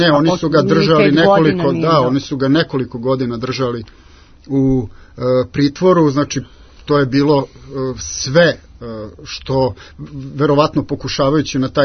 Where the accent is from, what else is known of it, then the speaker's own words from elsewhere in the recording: Vojvodina, Serbia; Ja sam iz Vojvodine i dosta dobro poznajem događaje 90. godina.